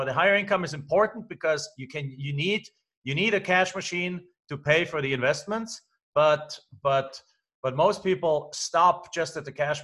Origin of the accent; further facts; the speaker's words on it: Germany; moved away as an adult; now in United States; And I came from Germany, I came here to the US, and I had my work visa tied to them.